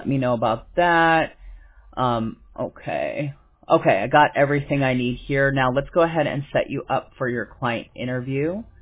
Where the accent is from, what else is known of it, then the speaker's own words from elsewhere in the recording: California, United States; I always heard people talking about it because I'm from California